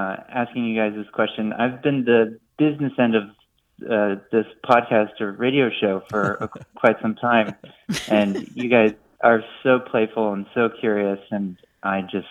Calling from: New York City, New York, United States; I'm calling from New York City.

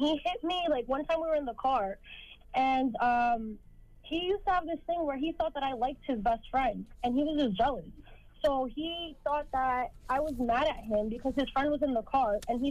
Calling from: White Plains, New York, United States; I'm calling from White Plains.

